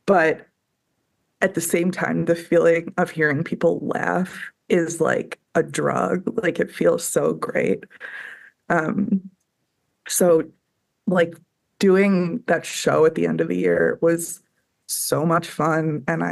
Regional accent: Illinois, United States; And I grew up in the Chicago suburbs and have a lot of family over here.

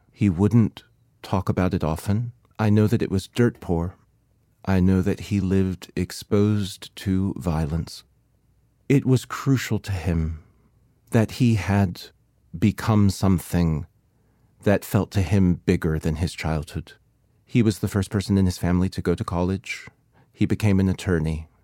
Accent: Kentucky, United States; I'm an American novelist, and I've chosen music by the 20th century English composer Benjamin Britten. I grew up in a household that was not very engaged with the arts. I was first generation raised off the farm in Kentucky.

